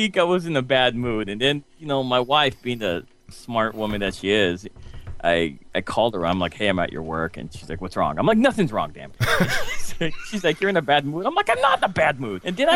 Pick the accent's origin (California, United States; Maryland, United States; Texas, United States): California, United States; It's 26 degrees here, and I'm from Southern California, and I'm brown.